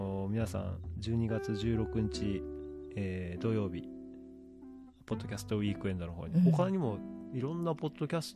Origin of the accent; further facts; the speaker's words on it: Akita, Japan; いや僕は秋田県出身。